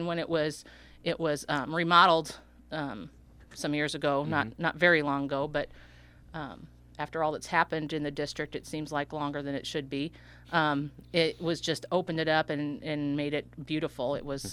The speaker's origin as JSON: {"language": "English", "town": "Benld", "region": "Illinois", "country": "United States", "tie": "born or raised there", "said": "I'm born and raised in Benelled, yes. Okay. A couple blocks from the old Benelled School"}